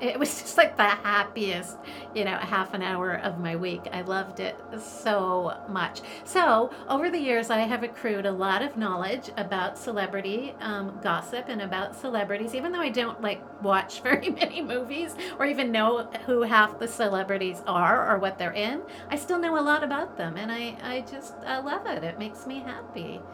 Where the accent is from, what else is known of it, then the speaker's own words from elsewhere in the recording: British Columbia, Canada; when I was a kid and growing up in Canada, we didn't get the magazines that you guys got in the States.